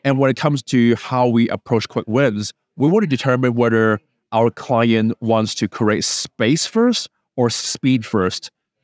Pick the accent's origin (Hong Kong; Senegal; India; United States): Hong Kong; English is a second language; moved away; also born or lived in United Kingdom; Well, I'm from Hong Kong. I got my English from living in the UK for 8 years.